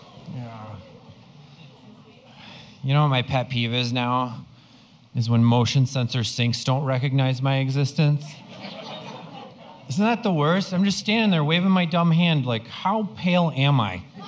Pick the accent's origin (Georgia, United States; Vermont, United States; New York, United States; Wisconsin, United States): Wisconsin, United States; Yeah, I grew up in Wisconsin, yeah.